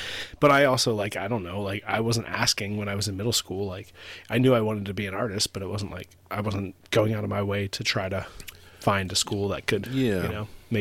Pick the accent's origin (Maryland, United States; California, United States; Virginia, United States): Maryland, United States; You know, because we grew up in Baltimore County, I could have gone to Carver, you know, but it wasn't, like, on their radar